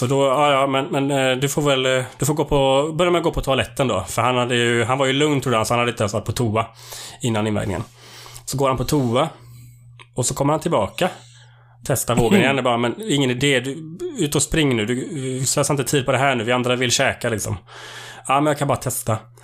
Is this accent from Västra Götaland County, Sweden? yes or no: yes; Gothenburg, Västra Götaland County, Sweden; vi kom ju från Göteborg och tränade mycket i Göteborg